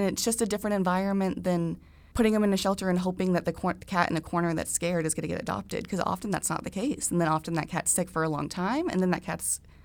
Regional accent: Newberry, Florida, United States; I'm from Newberry originally, and I wasn't aware of this program. And I'm from an area that had lots of outdoor cats.

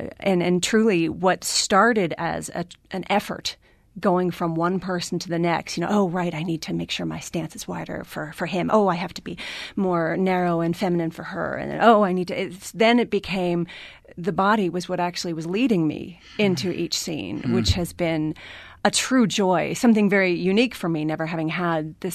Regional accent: New Jersey, United States; I'm from Jersey. I respect that.

